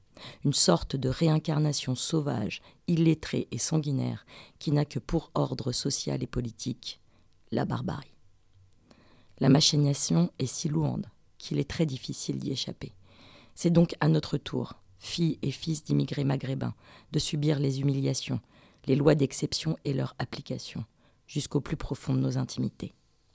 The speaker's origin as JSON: {"language": "French", "country": "France", "tie": "born or raised there", "said": "Je suis née en France dans les années 70. Mes parents sont algériens."}